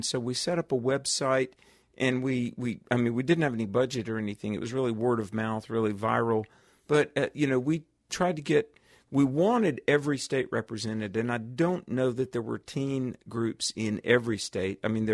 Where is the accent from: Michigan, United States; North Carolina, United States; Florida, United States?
North Carolina, United States; In my home state of North Carolina, okay, North Carolina is a place of thousands of churches